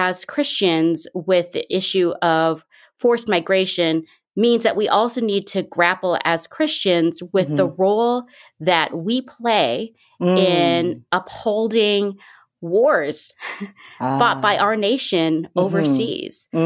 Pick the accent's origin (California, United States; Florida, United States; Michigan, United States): Michigan, United States; But Michigan is my home. I am born and raised in Michigan. And so I just love this state so much.